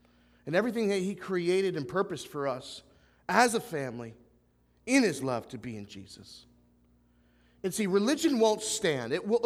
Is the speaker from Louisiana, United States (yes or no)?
no; Chalfont, Pennsylvania, United States; I grew up in Pennsylvania, so it's so good to be back here in southeastern Pennsylvania. I had the privilege of growing up in a little small town called Chalfont, Pennsylvania, in Bucks County.